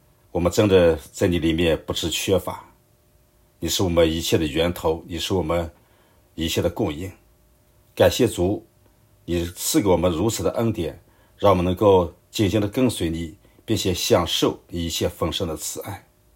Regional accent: North China, China; 我是北方农村长大的，我是放过羊的

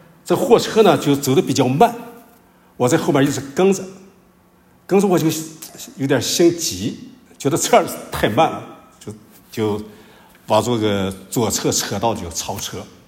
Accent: Inner Mongolia, China; now in Qingdao, China; 我们老家不是在内蒙吗？

